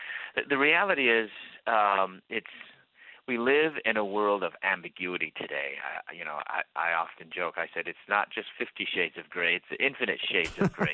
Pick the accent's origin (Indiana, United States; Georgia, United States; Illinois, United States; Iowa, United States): Illinois, United States; Chicago; I came out when I was in my early 20s, and I'm from Chicago.